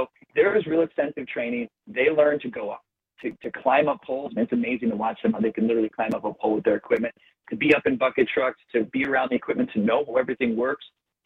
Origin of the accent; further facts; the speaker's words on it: Midwest, United States; And listen, I'm a Midwest guy. I've been born and raised in the Midwest my whole life, a short time for a job in California, but I never liked the cold.